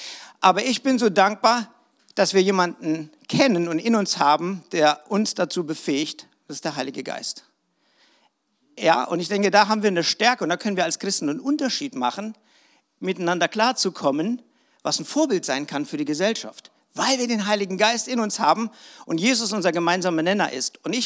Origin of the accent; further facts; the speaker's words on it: West Germany, Germany; Na, jetzt bin ich ein Wossi, aber ich komme aus dem Westen eigentlich. So, ich habe nicht so eine DDR-Vergangenheit